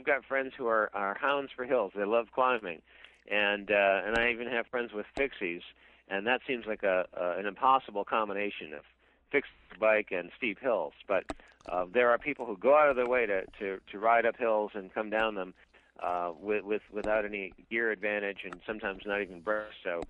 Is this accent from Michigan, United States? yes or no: no; Boston, Massachusetts, United States; now in San Francisco, United States; When I came here from Boston, and the Boston winters are hard and cold, but the Boston summers are pretty heavy and tropical also.